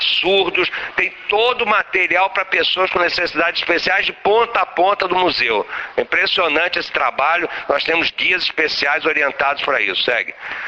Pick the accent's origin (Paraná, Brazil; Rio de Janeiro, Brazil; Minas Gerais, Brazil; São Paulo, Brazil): Rio de Janeiro, Brazil; Bom, eu sou carioca, suspeito, mas é verdade